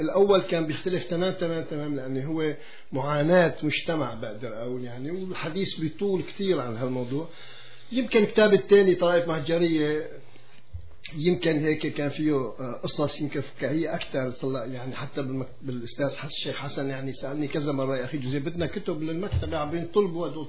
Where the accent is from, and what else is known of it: Syria